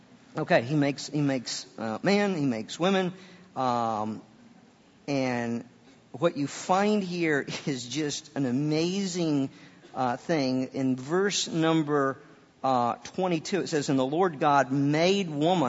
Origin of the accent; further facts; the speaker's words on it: the South, United States; I discovered, I grew up in the South.